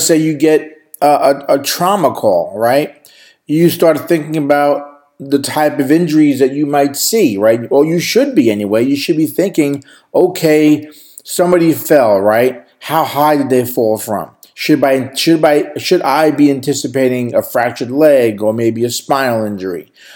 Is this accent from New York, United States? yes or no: yes; New York, United States; accent: New York; That's my New York accent coming out there.